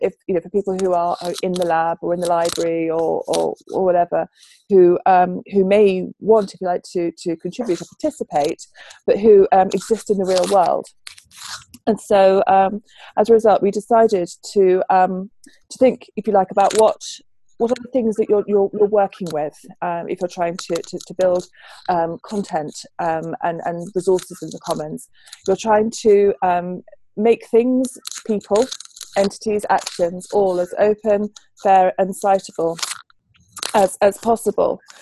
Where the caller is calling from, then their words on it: Chichester, South East England, United Kingdom; And I'm talking from Chichester, the UK, where it's just coming up for 6 p.m.